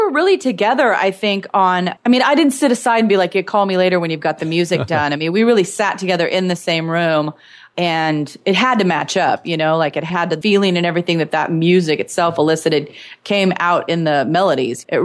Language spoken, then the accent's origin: English; Washington, United States; now in Seattle, United States; I was from Eastern Washington State.